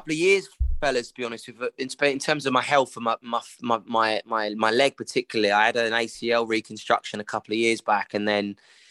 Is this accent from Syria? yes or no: no; United Kingdom; some of the snacks that we as British people eat is horrendous